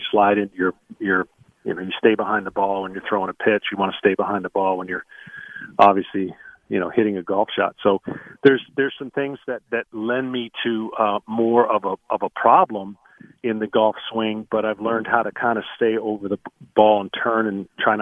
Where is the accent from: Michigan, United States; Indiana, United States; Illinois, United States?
Michigan, United States; I grew up in Michigan, basketball, baseball, football.